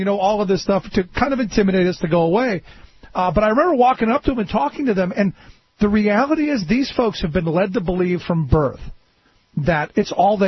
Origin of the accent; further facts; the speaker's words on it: Cleveland, Ohio, United States; I grew up in Cleveland, which is relatively flat